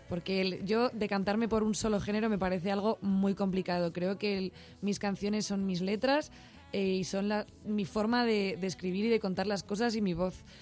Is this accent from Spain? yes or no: yes; Basque Country, Spain; now in Madrid, Spain; llegué hace 2 años y creo que ya soy más madrileña que vasca casi